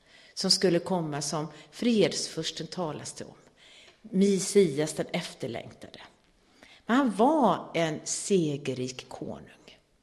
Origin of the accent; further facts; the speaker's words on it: Gothenburg, Västra Götaland County, Sweden; Och jag är ju uppvuxen i Göteborg och där har vi ju Sveriges största nöjesplats